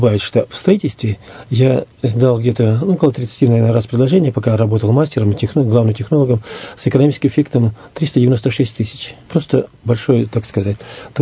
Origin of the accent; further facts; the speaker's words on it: Zhlobina, Irkutsk Oblast, Russia; я из Аларского района, деревня Жлобина, настолько смотреть на свою бедную деревню стало